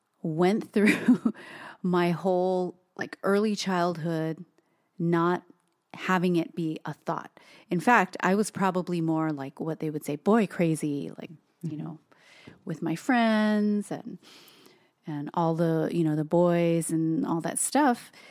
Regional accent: Hawaii, United States; But I will say that still growing up in Hawaii and being Asian, having that cultural piece too, yeah, you don't talk about it.

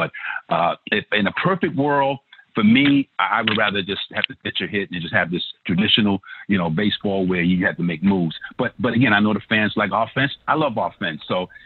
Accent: Brooklyn, New York, United States; And I live a little closer to Shea Stadium because I grew up in Brownsville, Brooklyn.

